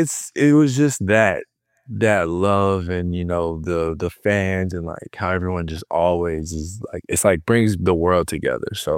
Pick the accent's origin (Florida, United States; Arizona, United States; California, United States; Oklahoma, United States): Oklahoma, United States; I'm from Oklahoma. So, like, football is, like, the pigskin.